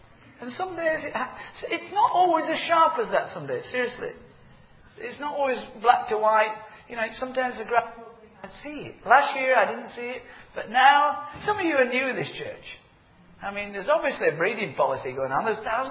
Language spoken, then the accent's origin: English; Yorkshire and the Humber, United Kingdom; I thought, well, as a Yorkshireman to a Lancastrian, I thought